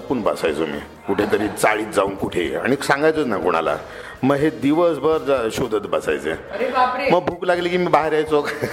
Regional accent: Mumbai, Maharashtra, India; माझा जन्म मुंबईतला भायखळा येथे झाला, त्यामुळे मी जन्मापासून मुंबईतच वाढलो।

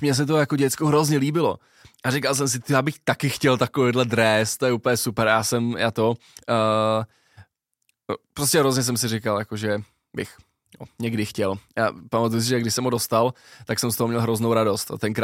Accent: Plzeň, Plzeň Region, Czechia; když jako soplák malej jsem plaval u nás v Plzni

